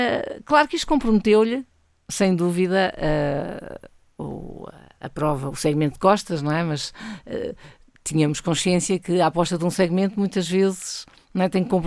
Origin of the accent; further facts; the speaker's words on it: Coimbra, Portugal; eu sou nascida e criada em Coimbra, portanto, tudo que tem a ver com Coimbra é algo que me está entranhado, não é? Portanto, estudei em Coimbra